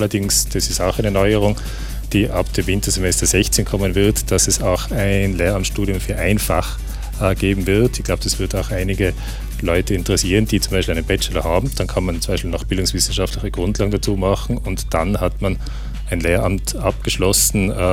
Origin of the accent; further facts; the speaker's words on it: Austria; Aber bei uns an der Fakultät für Biologie sind wir an sich noch in einem halbwegs vernünftigen Berei